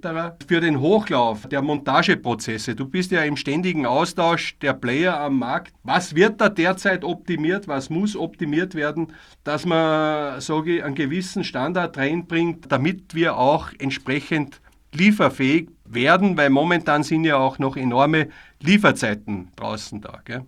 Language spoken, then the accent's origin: German; Austria; Bei uns in Österreich war es sehr eher schon stärker.